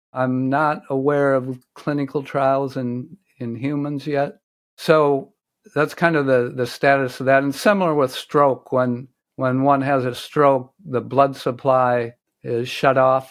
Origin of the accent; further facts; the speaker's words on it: Rochester, Minnesota, United States; I'm from Rochester, Minnesota. I went to Mayo High School.